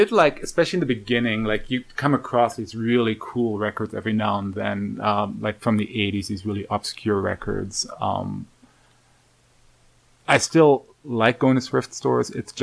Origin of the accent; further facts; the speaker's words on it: Germany; now in Winnipeg, Canada; I started in Germany, like I grew up in Germany.